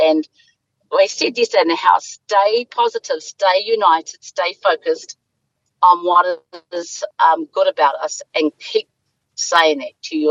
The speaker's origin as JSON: {"language": "English", "town": "Parihaka", "region": "Taranaki", "country": "New Zealand", "said": "I come from Taranaki, from Parihaka, and we have seen this before"}